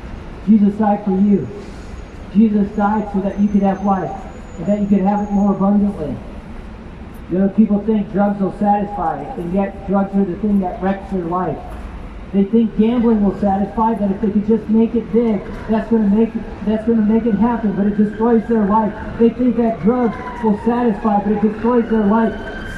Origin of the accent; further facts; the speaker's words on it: United States; accent: American; now in Scotland, United Kingdom; I can tell by your accent that you're American. Well, I feel like a Scot. I identify as a Scot. Well, listen, I am. I do have Scottish nationality in that I have become a citizen of this nation. But I am an American